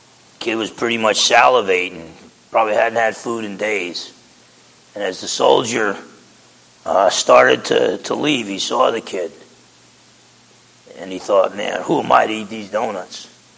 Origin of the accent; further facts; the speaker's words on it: New Jersey, United States; I'm a pessimist. I'm from Jersey.